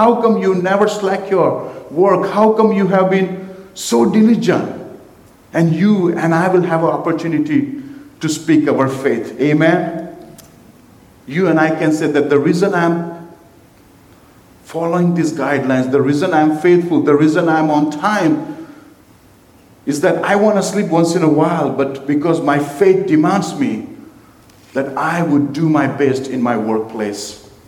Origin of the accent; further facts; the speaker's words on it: India; a little bit in my childhood, I come from India, and to have a car is the greatest luxury you could ever have in your life.